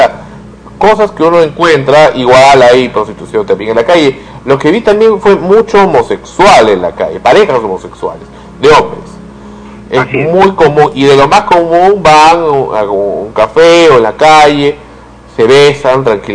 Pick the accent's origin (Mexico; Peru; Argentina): Peru; somos así los peruanos